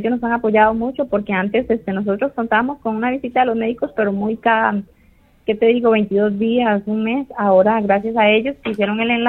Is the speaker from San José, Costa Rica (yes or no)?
no; Isla Venado, Puntarenas, Costa Rica; uno dice, vengo de Isla Venado, y la gente asombra y dice, ¿y a dónde es eso?